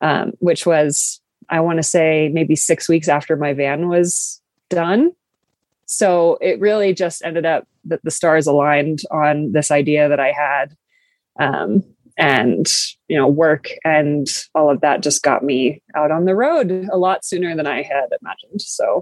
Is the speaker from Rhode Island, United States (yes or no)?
yes; Rhode Island, United States; also born or lived in Boston; I grew up in Rhode Island, went to school in Boston, and then stayed there for, I've been living there for 10 years before I hit the road.